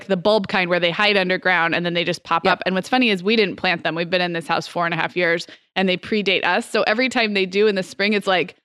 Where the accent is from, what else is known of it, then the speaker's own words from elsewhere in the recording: California, United States; now in Arizona, United States; I mean, growing up in California, living in Arizona, I've never lived somewhere really where I had that like metaphorical, like let's air out the mattresses